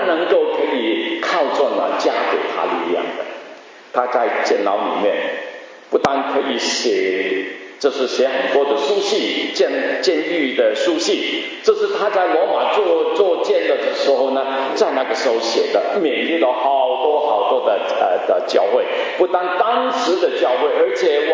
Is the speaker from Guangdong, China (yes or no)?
yes; Guangdong, China; 不晓得这个是不是我们广东话的啊？